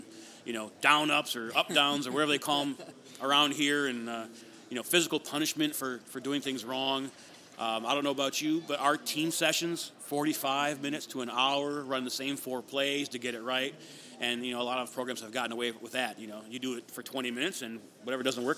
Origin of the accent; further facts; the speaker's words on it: Michigan, United States; I grew up in Southeast Michigan, and we played teams that they wouldn't throw the ball at all the whole game.